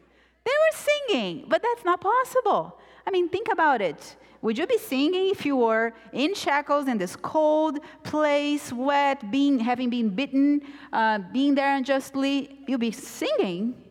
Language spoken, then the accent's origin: English; Brazil; I come from a place, Brazil, I'm originally from Brazil